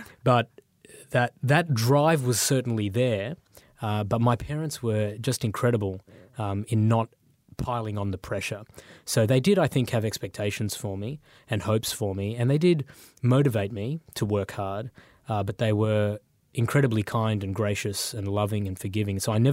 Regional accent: Australia; also born or lived in Sri Lanka; so I was born in Sri Lanka, but came to Australia as a refugee with my parents.

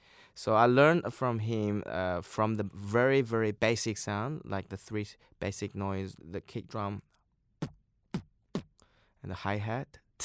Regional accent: China; English is a second language; now in Australia; And the other one, probably the Chinese instrument, since I'm from China.

